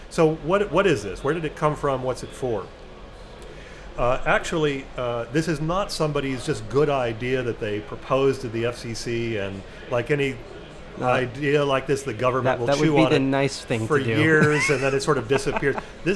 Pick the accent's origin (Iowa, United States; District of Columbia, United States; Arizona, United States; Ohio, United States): District of Columbia, United States; Washington; I'm from Washington, D.C., where I've covered the Federal Communications Commission as a trade journalist for 20-plus years.